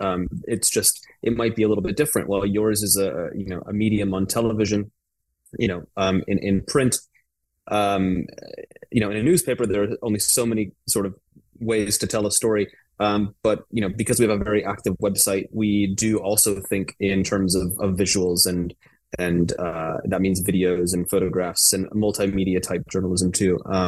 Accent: United States; the United States, my home country, looks at local media, right?

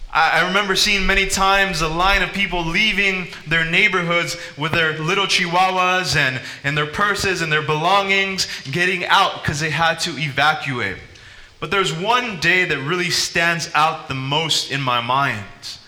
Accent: California, United States; I come from California, and every summer we have to deal with fires.

